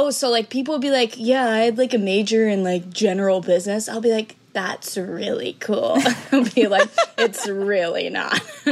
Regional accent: Midwest, United States; Well, the thing is I'm from the Midwest. So like still in the Midwest, it's like if you don't go to college, it's like very much you're looked at like you're out of your mind.

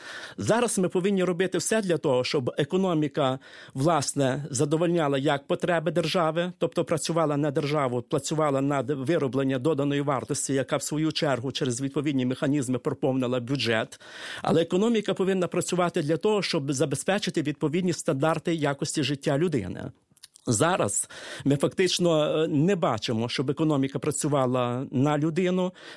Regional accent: Western Ukraine, Ukraine; я народився в Західній Україні, довгий час прожив, є греко-католиком

